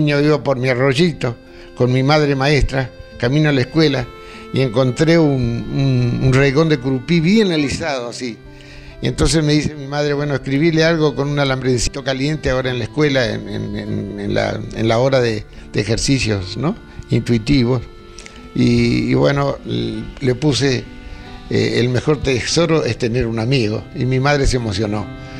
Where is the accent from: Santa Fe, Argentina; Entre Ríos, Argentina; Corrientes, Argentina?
Entre Ríos, Argentina; Pagarle a mi tierra ese regalo hermoso de haber nacido y vivido toda mi infancia y mi juventud en la provincia de Entre Ríos.